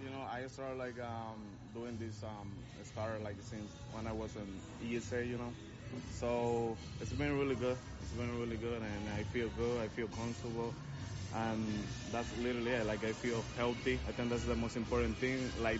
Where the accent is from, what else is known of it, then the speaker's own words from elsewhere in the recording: Puerto Plata, Dominican Republic; English is a second language; I'm from Puerto Plata. It's like the north of the country.